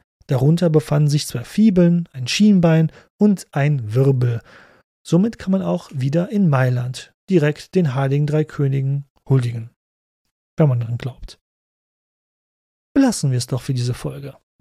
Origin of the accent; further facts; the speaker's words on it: Cologne, North Rhine-Westphalia, Germany; mir als Kölner sehr vertraut sind